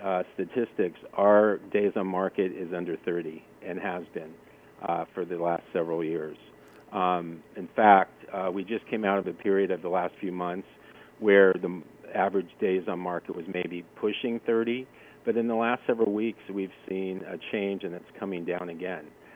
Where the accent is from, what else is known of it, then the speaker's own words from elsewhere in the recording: Menlo Park, California, United States; the best example I give you is where I grew up in Menlo Park. So think of it as a town of 20,000 people. It's right next to Stanford.